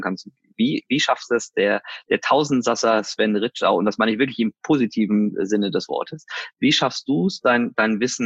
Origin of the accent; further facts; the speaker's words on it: Hanover, Lower Saxony, Germany; now in Bavaria, Germany; als Hannoveraner, der nach Bayern ins Exil gehen musste